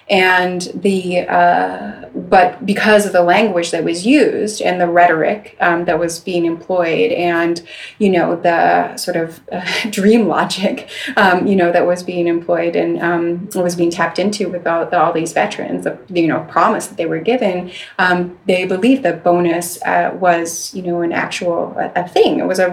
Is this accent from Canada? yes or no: yes; Canada; I grew up in Canadian school system